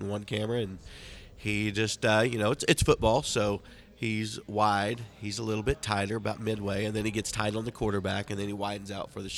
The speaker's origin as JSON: {"language": "English", "region": "Oklahoma", "country": "United States", "said": "I'm from Oklahoma."}